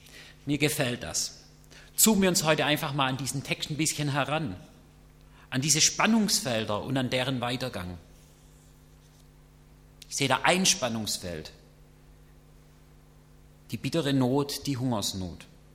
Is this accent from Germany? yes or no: yes; Baden-Württemberg, Germany; ich als Schwabe muss nach Baden und irgendwo da arbeiten.